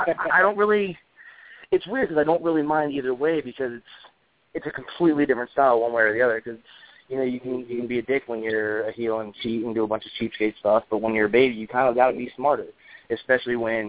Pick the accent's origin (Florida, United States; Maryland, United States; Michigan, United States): Maryland, United States; I grew up in outside Baltimore, Maryland, so all I got was Fed TV